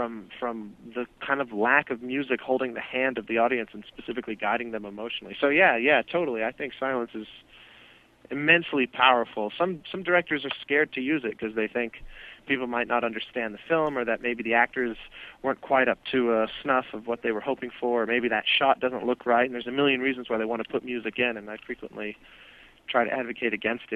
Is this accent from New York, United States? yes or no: no; Denver, Colorado, United States; moved away as an adult; I grew up in Denver, Colorado, mm-hmm. and, you know, it's not like the cultural capital of the world.